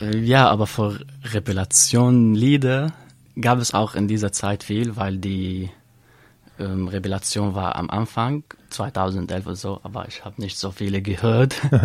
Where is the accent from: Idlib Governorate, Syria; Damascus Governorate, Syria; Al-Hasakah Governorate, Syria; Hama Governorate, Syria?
Idlib Governorate, Syria; Idlib; German is a second language; meine Hauptstadt oder meine Heimat Idlib war ganz auch kaputt